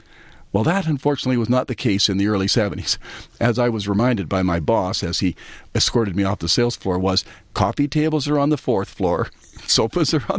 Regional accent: Red Deer, Alberta, Canada; born there; I was born in Red Deer, Alberta in 1954 in a very small town south of Edmonton, Alberta.

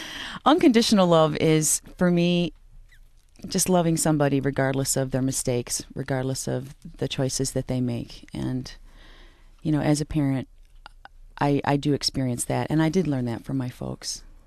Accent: Riverview, Michigan, United States; I grew up in Riverview, Michigan, and I'm from a family of 6 children.

